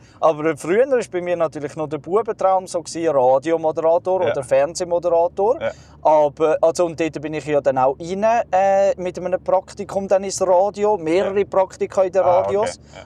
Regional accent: Zurich, Switzerland; Ich kenne das natürlich nicht so als Zürcher, aber ja.

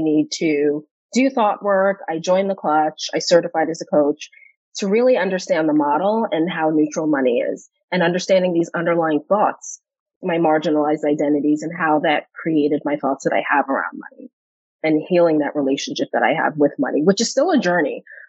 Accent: New York City, New York, United States; I am a Black woman. I'm first generation American. I grew up in New York City.

